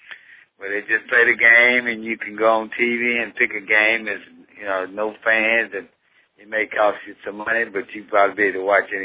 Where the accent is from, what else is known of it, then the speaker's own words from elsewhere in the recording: Dallas, Texas, United States; As a young boy, I grew up here in Dallas.